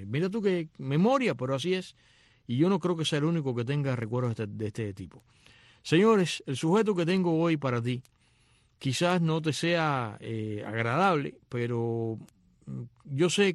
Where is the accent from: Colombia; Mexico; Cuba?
Cuba